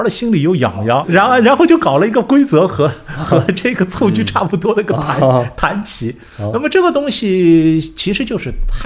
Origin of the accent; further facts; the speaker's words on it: China; 我们中国人呢，有时候会把奥林匹克这个看得特别的严肃